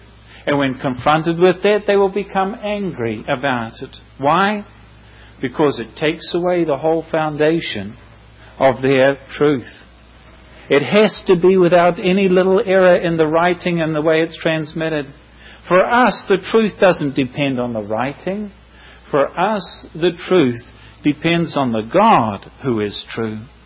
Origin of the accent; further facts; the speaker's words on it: New Zealand; accent: New Zealand English; as well as in English, even though it's New Zealand form of English.